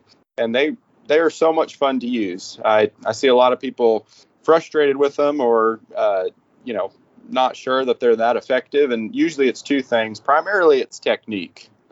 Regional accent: Texas, United States; I grew up down near San Antonio, actually closer to Bernie. Out in the hill country.

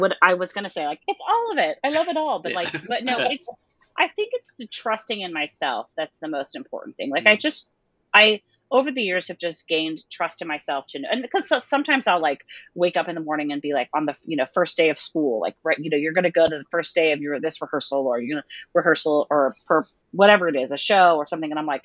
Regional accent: Florida, United States; now in New York City, United States; I was in New York City here where I live now, but I was here from Florida.

